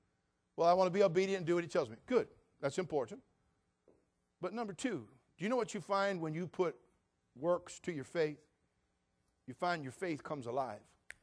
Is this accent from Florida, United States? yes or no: no; California, United States; Now, for an old hippie boy from the 60s, born and raised in California